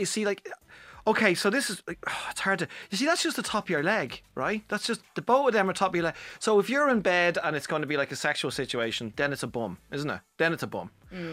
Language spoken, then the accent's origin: English; Ireland; We are in more, as Irish people, we're like, because I've gigged all over the world